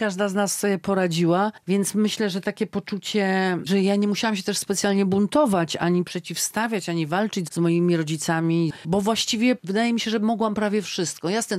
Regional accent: Białystok, Podlaskie Voivodeship, Poland; also born or lived in Mrągowo; potem już wszystkie moje siostry urodziły się w Białymstoku i całe życie mieszkałam w Białymstoku

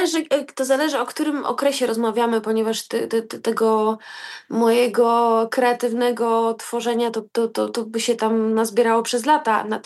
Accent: Ciechanowiec, Podlaskie Voivodeship, Poland; swoje dzieciństwo spędziłam u dziadka na takim bliskim Podlasiu, bo to pod Ciechanowcem

